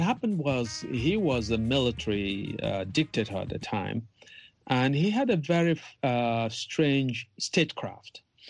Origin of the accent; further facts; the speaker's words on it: Nigeria; magazines in Nigeria my last year in high school. My piece was carried by a major state newspaper in my home state.